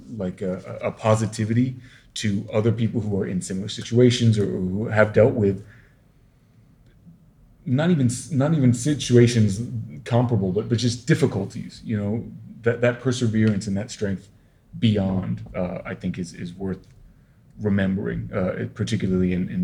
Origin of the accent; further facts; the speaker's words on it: Virginia, United States; So I grew up in Virginia, and like Andrew said, I live now in the Hudson Valley, so sort of tangentially or on the edges of the Appalachians for most of my adult life.